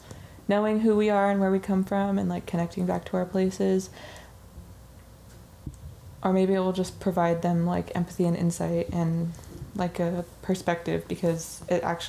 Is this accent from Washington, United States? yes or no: yes; Washington, United States; we're saltwater salmon people and we come from the San Juan Islands, and our elders and our ancestors lived out there.